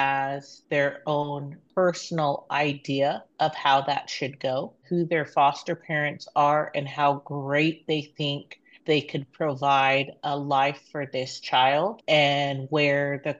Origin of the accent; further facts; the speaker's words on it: Upper Lake, California, United States; My tribe is the Habematal Pomo of Upper Lake.